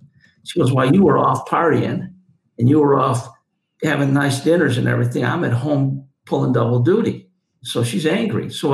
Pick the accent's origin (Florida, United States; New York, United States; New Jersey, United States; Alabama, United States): New York, United States; You're from New York. I'm from New York.